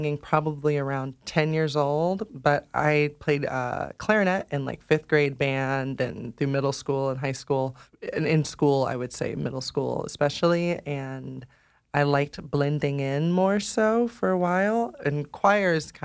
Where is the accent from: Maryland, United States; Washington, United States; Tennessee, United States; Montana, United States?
Washington, United States; Tacoma; now in Portland, United States; I grew up in Tacoma, Washington. I've lived here in Portland for the past 10 years, actually going on 11.